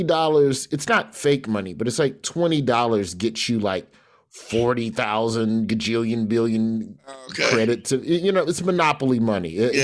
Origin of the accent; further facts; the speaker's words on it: Birmingham, Alabama, United States; I'm from Birmingham.